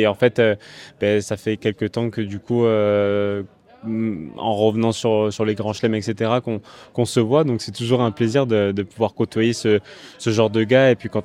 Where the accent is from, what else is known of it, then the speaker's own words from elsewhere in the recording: Bastia, Corsica, France; j'ai 29 ans, je suis né à Bastia, donc évidemment, je viens de Corse